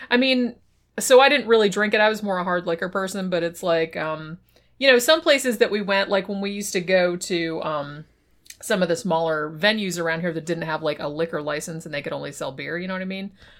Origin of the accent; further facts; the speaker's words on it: Florida, United States; I mean, I grew up in Florida and shit like